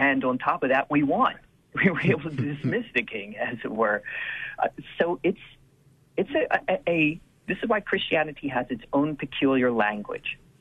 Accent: United States; And then secondly, I'm an American citizen and will proudly serve my country as I do in the armed forces.

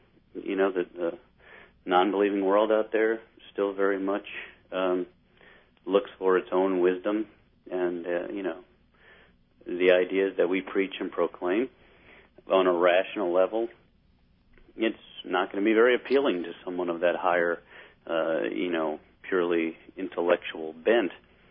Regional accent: New Orleans, Louisiana, United States; I grew up in New Orleans as well.

